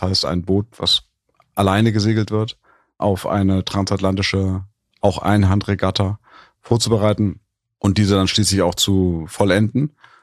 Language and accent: German; Hamburg, Germany; ich habe in Hamburg ist eine Hockey-Hochburg, ich bin ja hier aufgewachsen